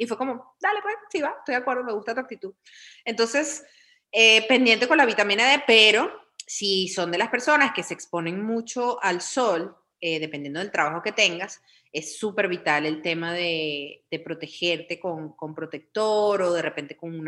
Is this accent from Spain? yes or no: no; Venezuela; es horrible, horrible como venezolano lo que uno ha tenido que hacer